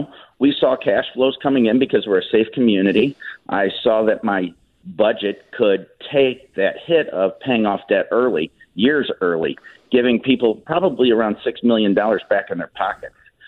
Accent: Missouri, United States; I came from North St. Louis County. I saw what happened with the apartment complexes.

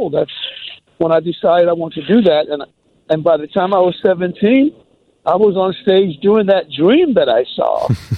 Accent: South Carolina, United States; born there; But when I was 4 years old, I was born in South Carolina, and my mother took me to the Georgetown County Fair in Georgetown County, South Carolina.

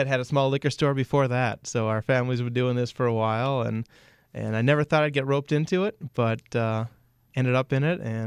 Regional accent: Glencoe, Illinois, United States; I grew up in the suburbs of Chicago, up north in Glencoe.

